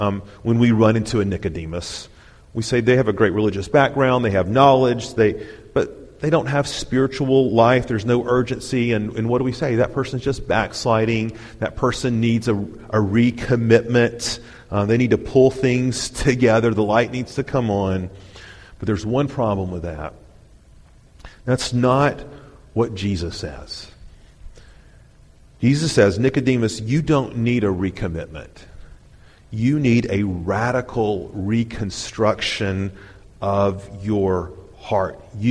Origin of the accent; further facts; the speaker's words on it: Chattanooga, Tennessee, United States; now in Florida, United States; you know that I come from the land of the three-fingered people in the mountains of Tennessee. Okay, I grew up in Chattanooga.